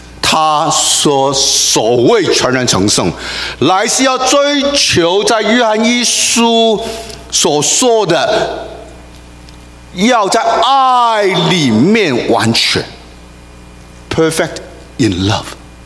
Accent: Hong Kong; born there; 我们生在香港，英国殖民地，

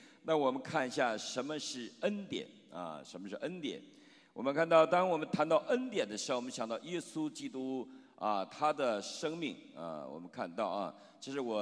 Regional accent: China

